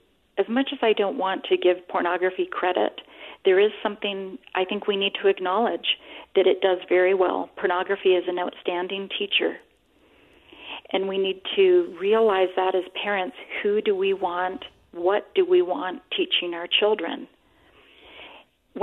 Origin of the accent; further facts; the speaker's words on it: Canada; now in United States; I'm originally from Canada and did clinical work in Canada and then came to the States for my graduate work.